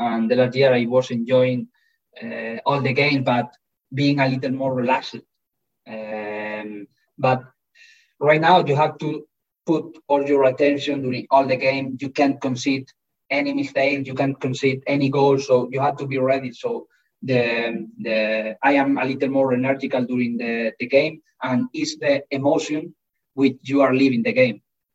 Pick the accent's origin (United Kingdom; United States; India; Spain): Spain; Galicia; I am from Galicia. I am from Galicia.